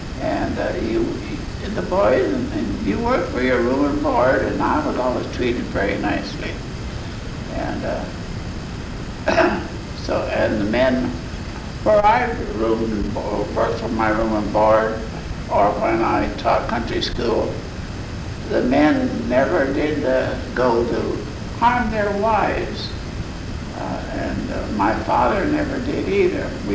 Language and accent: English; Preston, Minnesota, United States; born there; I was born in Preston, Minnesota, which is 150 miles south of St. Paul, Minneapolis.